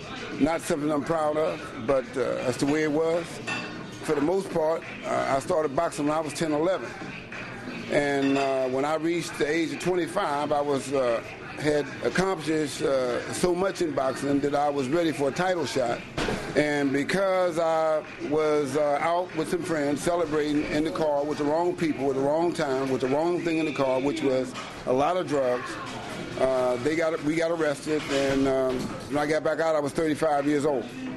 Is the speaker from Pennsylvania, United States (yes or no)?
yes; Pittsburgh, Pennsylvania, United States; I grew up on the Hill District area of Pittsburgh.